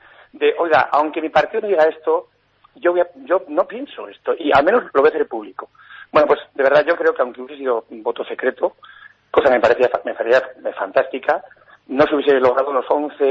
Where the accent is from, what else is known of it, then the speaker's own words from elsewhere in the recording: Navarre, Spain; Porque somos navarros y mantemos la palabra